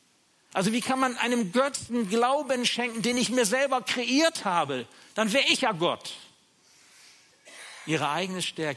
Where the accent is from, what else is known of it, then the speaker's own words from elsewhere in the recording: Bremen, Germany; da gab es da einen Kattenturm, wo ich aufgewachsen bin als Jugendlicher